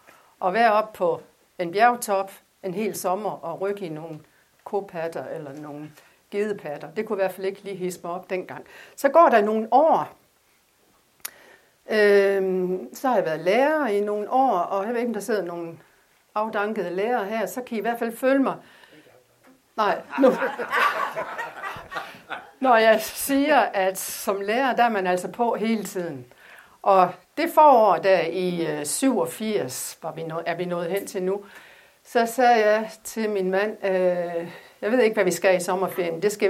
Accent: Hundborg, North Denmark Region, Denmark; Jeg kommer fra Hundborg i Thy.

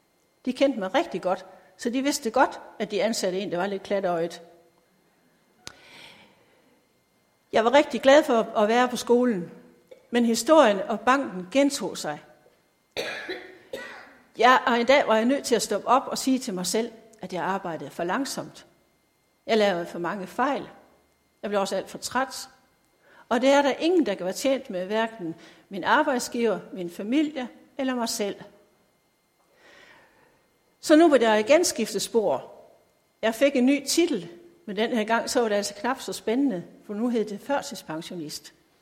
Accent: Sønder Felding, Central Denmark Region, Denmark; Og sådan gik det til, at jeg kom til at gå i en ganske almindelig folkeskole hjemme i Sønder Felling.

